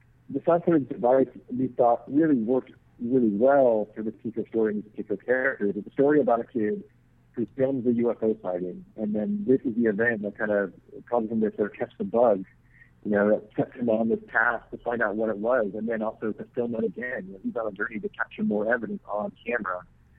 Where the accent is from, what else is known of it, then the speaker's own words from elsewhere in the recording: Florida, United States; I grew up in Florida. It reached us all the way on the East Coast